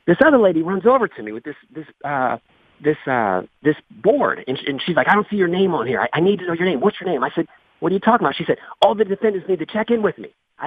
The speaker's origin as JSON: {"language": "English", "town": "Moon", "region": "Pennsylvania", "country": "United States", "tie": "born or raised there", "also_born_or_lived": "Aliquippa", "said": "I can remember it growing up in Moon, in the first grade, getting it."}